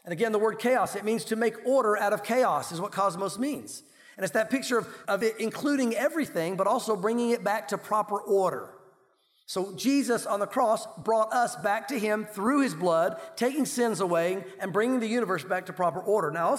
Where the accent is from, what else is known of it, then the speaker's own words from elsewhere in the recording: United States; It's how I was raised. It's how I grew up in America.